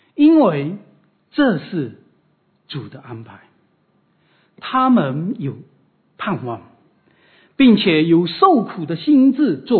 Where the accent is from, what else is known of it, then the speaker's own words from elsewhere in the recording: China; 我们中国人有一句谚语啊，家贫出孝子，国乱显忠臣。